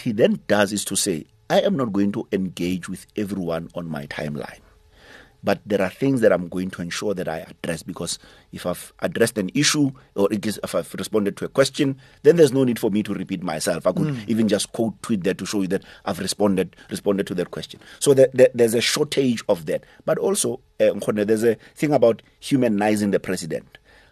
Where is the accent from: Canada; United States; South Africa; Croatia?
South Africa; why should I care as a South African that there's this thing, there's this bilateral between South Africa and Vietnam.